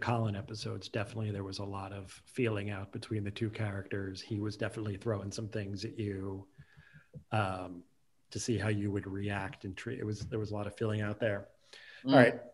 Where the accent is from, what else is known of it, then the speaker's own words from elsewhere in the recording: New York City, New York, United States; Even though I'm from New York City. But my mom raised me.